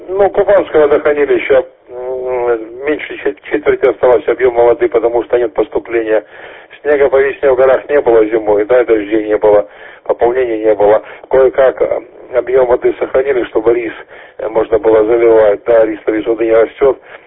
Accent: Krasnodar, Krasnodar Krai, Russia; Я из Краснодара.

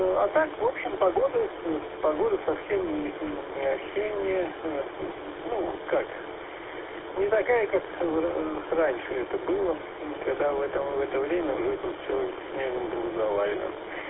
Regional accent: Yalta, Crimea, Ukraine; Если это так, то мы с вами земляки, я родом из Ялты. И в Евпатории бывал тоже

